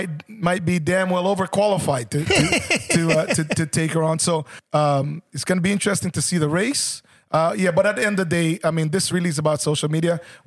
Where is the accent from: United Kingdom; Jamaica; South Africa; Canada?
Jamaica; also born or lived in Southern United States; now in United States; as a Jamaican, and also someone who lived in the South, in the U.S., I love it warm and muggy